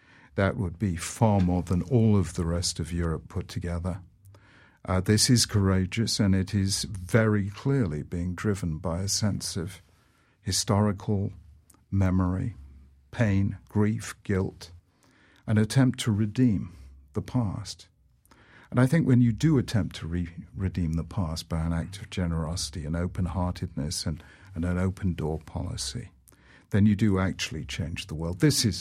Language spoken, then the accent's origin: English; United Kingdom; But as a British visitor here, the last thing I would wish to do is tell America how to deal with this.